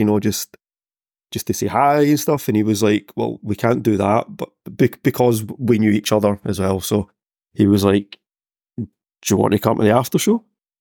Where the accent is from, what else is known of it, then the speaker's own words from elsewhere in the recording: Glasgow, Scotland, United Kingdom; so I'm from Glasgow, so as you've experienced, a Glasgow audience, we're very vocal and we really attach ourselves